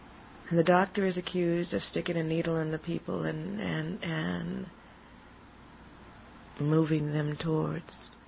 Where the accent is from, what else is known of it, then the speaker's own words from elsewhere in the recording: United States; born there; I was born in America, even though, although I know my roots are Nigerian, I was born in America.